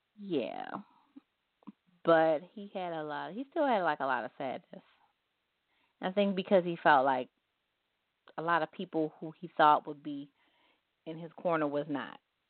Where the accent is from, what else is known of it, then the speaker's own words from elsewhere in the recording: Baltimore, Maryland, United States; if I'm on the radio in another city and they know I'm from Baltimore and they start a club set